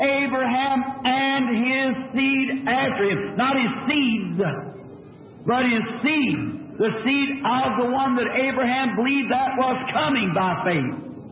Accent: the South, United States; I'm a Southerner.

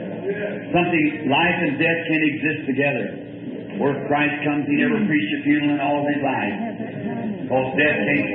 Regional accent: the South, United States; I'm a Southerner. I'm emotional.

